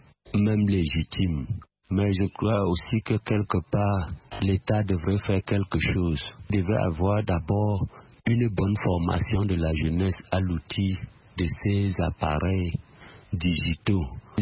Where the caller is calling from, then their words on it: Bafoussam, West, Cameroon; partout depuis Bafoussam.